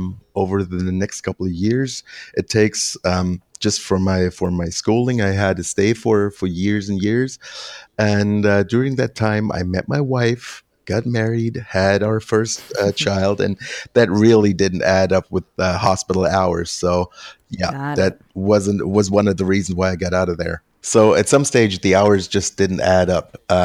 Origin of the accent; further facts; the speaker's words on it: Berlin, Germany; born and raised in Berlin, Germany.